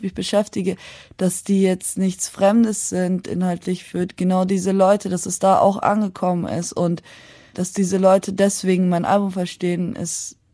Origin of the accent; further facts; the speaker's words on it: Turkey; Ja, also so als Kurdin in der Türkei kenne ich keine Sicherheit, selbst wenn ich bei uns ins Dorf war.